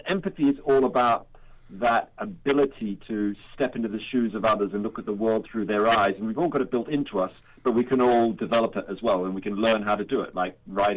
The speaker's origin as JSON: {"language": "English", "town": "Sydney", "region": "New South Wales", "country": "Australia", "tie": "born or raised there", "said": "when I was a kid growing up in Sydney, Australia."}